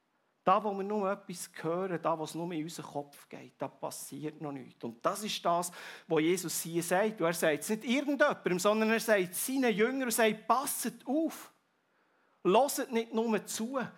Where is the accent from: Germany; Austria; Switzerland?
Switzerland; Und Leute, das sind wir Schweizer extrem gut im Tun.